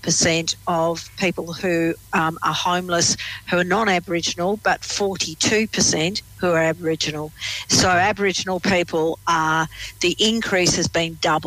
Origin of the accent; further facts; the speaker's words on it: England, United Kingdom; I'm English